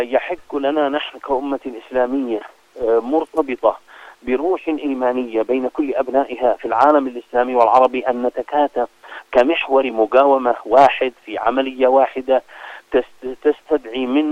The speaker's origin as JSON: {"language": "Arabic", "country": "Yemen", "said": "لأننا نحن كشعب يمني من القضايا الأساسية بالنسبة لنا نحن"}